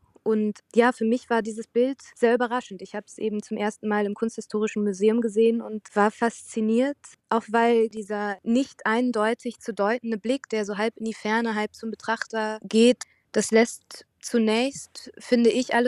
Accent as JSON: {"language": "German", "town": "Herdecke", "region": "North Rhine-Westphalia", "country": "Germany", "tie": "born there", "said": "Meine Familie stammt eigentlich aus Düren. Ich bin bei Dortmund in Herdecke geboren."}